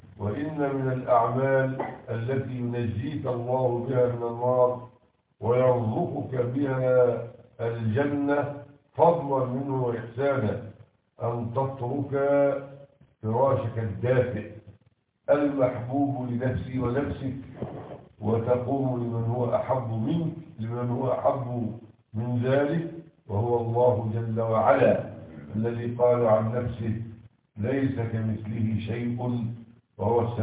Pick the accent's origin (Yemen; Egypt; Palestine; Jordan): Egypt; وبما أن بلادنا مصر من أفضل البلاد جوا واعتدالا